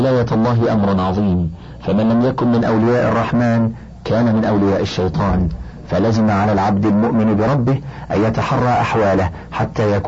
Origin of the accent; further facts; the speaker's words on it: Egypt; ولك أن تتعجب بعد ذلك عندما تسمع في بلدنا مصر